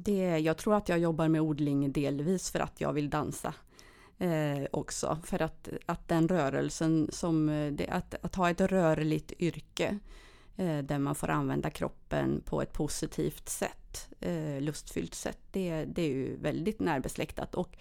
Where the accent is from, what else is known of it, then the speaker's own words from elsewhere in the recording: Dals-Ed, Västra Götaland County, Sweden; Nej, jag är från Dals-Ed i Dalsland.